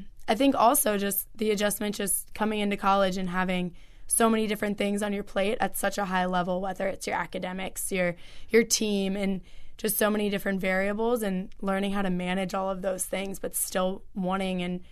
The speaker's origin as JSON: {"language": "English", "town": "Cincinnati", "region": "Ohio", "country": "United States", "said": "I played for a club called Team Z, and I'm from Cincinnati."}